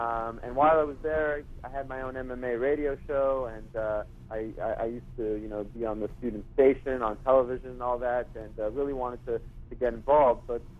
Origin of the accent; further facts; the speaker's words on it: Montreal, Quebec, Canada; I grew up in Montreal.